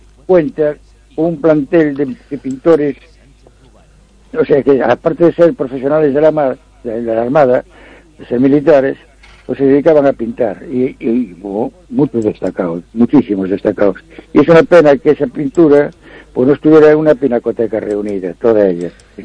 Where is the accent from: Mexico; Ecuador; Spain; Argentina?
Spain; Ferrol, Galicia; Precisamente yo soy de aquí de Ferrol, donde hay mucho mar y muchas playas buenas y hermosas, y bueno, preciosas.